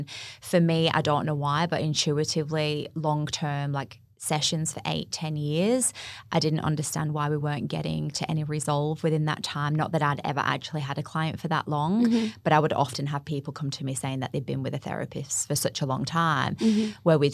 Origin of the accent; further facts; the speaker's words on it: Wigan, North West England, United Kingdom; now in Australia; Well, I'm from England originally, from a little place called Wigan.